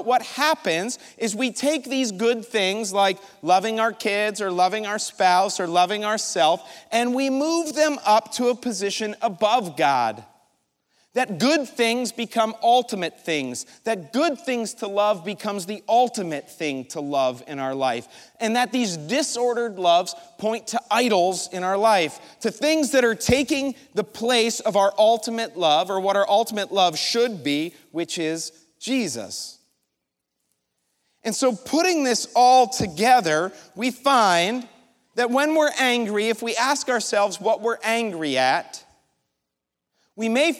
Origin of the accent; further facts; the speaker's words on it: New York, United States; And I'm a New Yorker, and so yellow means floor it, right?